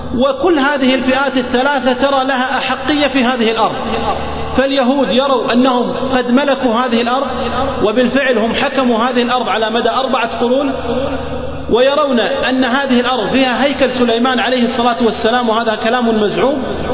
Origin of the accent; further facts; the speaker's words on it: Kuwait; إحنا كويتيين شنو علاقتنا بفلسطين